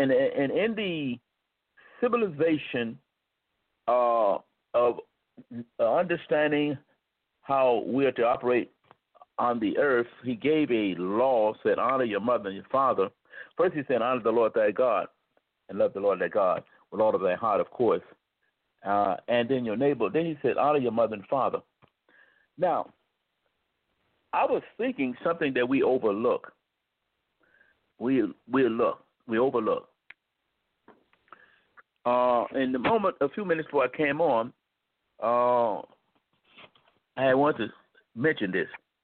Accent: the South, United States; born there; I was born in the South

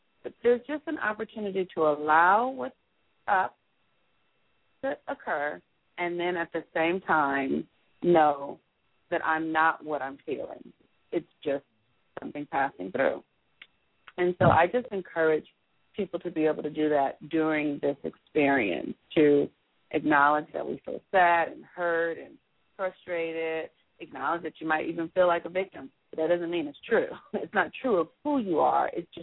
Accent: United States; my life as an American, as a woman, as a Black woman, as a parent

